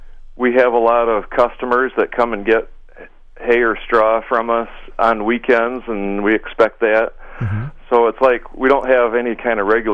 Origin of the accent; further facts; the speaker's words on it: Michigan, United States; Well, no. I grew up in Lapeer County.